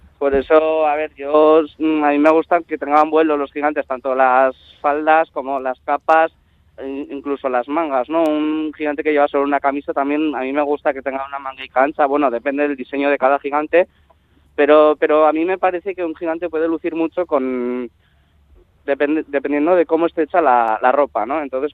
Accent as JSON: {"language": "Spanish", "town": "Pamplona", "region": "Navarre", "country": "Spain", "tie": "born or raised there", "said": "Yo soy de Pamplona, del casco viejo de siempre, y pues todas las mañanas desde chiqui iba con mis aitas a ver los gigantes"}